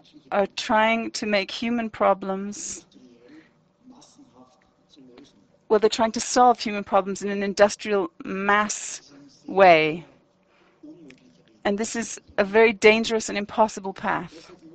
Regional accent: Vorarlberg, Austria; I come from Vorarlberg. It's a very beautiful part of Austria

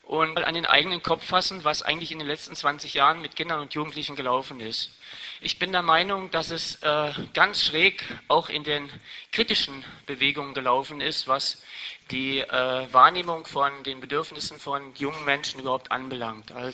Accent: Nuremberg, Bavaria, Germany; Ich komme aus Nürnberg.

